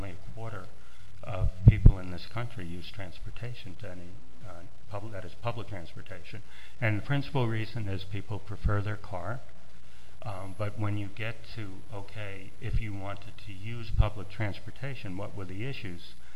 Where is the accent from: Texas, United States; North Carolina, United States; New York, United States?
New York, United States; full disclosure, I'm a New Yorker, a chronic and persistent New Yorker.